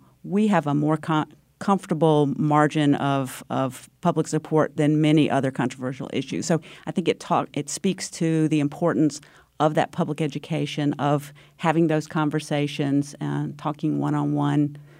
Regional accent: North Carolina, United States; Like my home state of North Carolina.

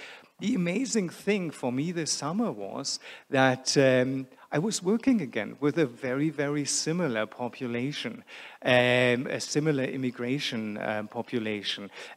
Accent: Germany; I am German. I grew up in Germany. I grew up in my grandparents' house. My dad got married to my mom. They moved into the house, so we had three generations there. And it was a really, really modest upbringing.

